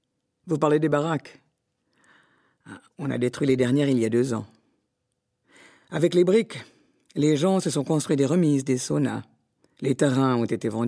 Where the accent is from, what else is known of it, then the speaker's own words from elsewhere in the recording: Smolensk, Smolensk Oblast, Russia; born there; French is a second language; On m'a renvoyé dans ma ville natale, à Smolensk, à l'orphelinat.